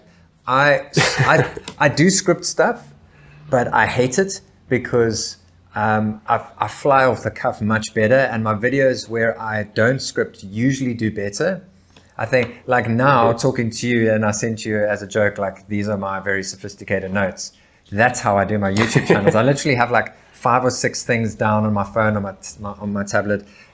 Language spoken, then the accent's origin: English; South Africa; So for anyone watching or listening, I think as a South African